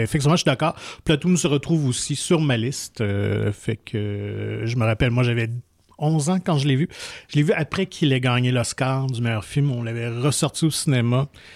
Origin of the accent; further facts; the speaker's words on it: Quebec, Canada; Mais moi, je viens de l'Outaouais